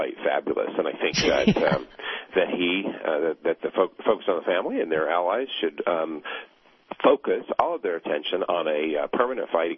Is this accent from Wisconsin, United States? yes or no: no; Tennessee, United States; But at the same time, my home state of Tennessee on Monday passed legislation